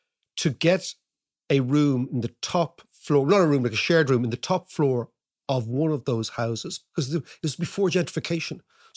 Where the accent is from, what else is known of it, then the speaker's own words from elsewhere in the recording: Ireland; as Irish people, because we were colonized